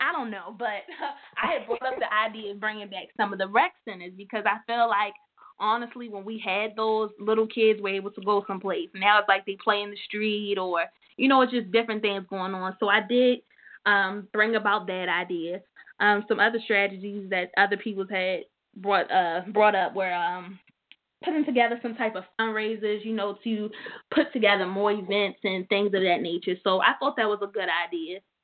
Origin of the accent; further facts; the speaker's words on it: Baltimore, Maryland, United States; because I am from Baltimore, so I liked that we had some type of community event where it just focused on us and our problems.